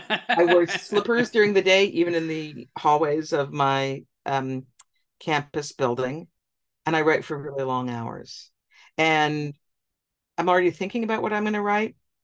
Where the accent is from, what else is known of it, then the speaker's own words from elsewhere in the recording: Boston, Massachusetts, United States; I grew up in Boston. I went to Fenway Park as a kid and I lived in that neighborhood.